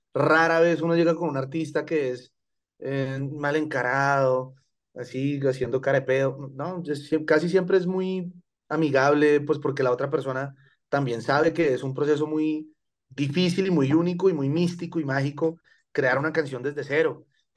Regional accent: Colombia; now in Mexico; Pues no es fácil llegar como colombiano a un país donde uno juega no como local, sino como visitante

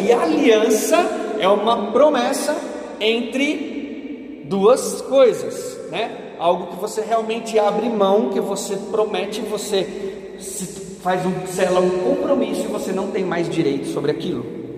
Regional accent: Santo André, São Paulo, Brazil; eu sou de Santo André, faço parte da comunidade Colo de Deus

